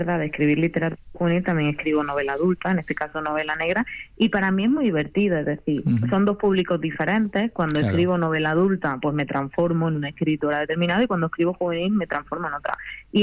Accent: Ayamonte, Andalusia, Spain; yo, como bien dice mi seudónimo, soy de Ayamonte, de Huelva. Entonces es cierto que me he criado en un paraje marismeño, muy parecido al que hay en el Parque Nacional de Doñana

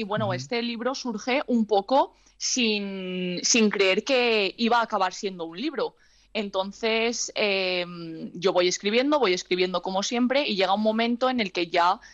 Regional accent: Valencia, Valencian Community, Spain; now in Castellón, Spain; estoy trabajando en el instituto, pero soy de Valencia, yo soy de Valencia, lo que pasa que estoy trabajando ahora aquí en Castellón

